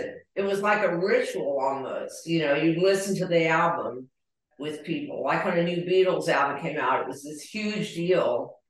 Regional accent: the South, United States; And we're both from the South, and it was weird.

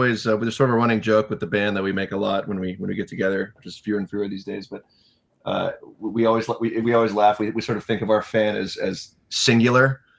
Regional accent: Manhattan Beach, California, United States; We're all from Manhattan Beach, California, which is in the South Bay of Los Angeles. It's a little beach town.

